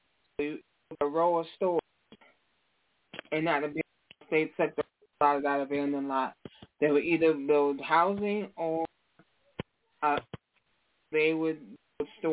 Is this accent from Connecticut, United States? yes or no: no; New York, United States; I'm from New York